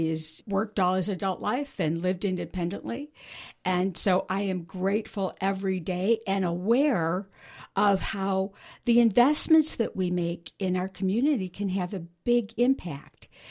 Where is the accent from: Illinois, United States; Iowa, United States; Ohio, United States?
Illinois, United States; Chicago; now in North Carolina, United States; Well, I grew up in Chicago, graduated from college, and worked as a computer programmer. So we moved quite a bit, lived in New York and then California and then Texas, and came to North Carolina when my son was in third grade.